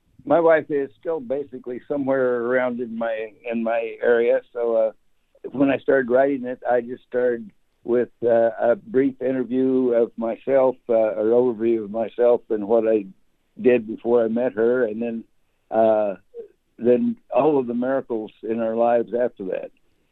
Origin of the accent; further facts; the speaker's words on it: Oklahoma, United States; she came from Wisconsin, I came from Oklahoma.